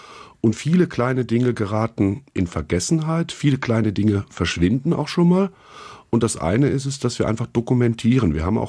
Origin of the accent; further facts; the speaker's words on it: Eifel, Germany; Und zwar, wo ich herkomme, ich komme aus der Eifel, der ist schief wie ein alter Ast.